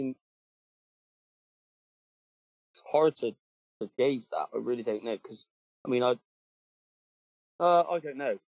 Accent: England, United Kingdom; Even though I'm an English guy that drinks tea, and I do like tea as well.

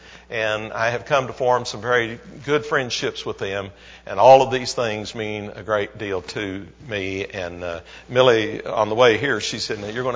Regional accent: Jeffersonville, Indiana, United States; I can remember hearing of Lehman Avenue when I was a teenager, growing up in Jeffersonville, Indiana.

